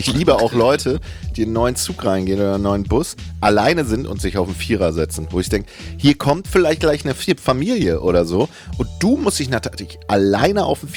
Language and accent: German; Bremen, Germany; ich bin kein Bremer mehr.